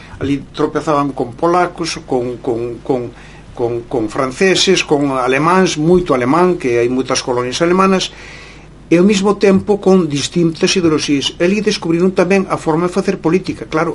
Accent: Galicia, Spain; pero nós somos galegos, e ser galegos non é cualquier cousa.

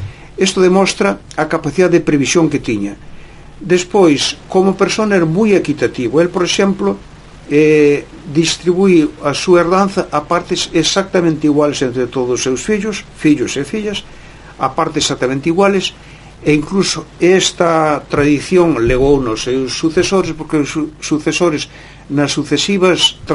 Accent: Galicia, Spain; pero nós somos galegos, e ser galegos non é cualquier cousa.

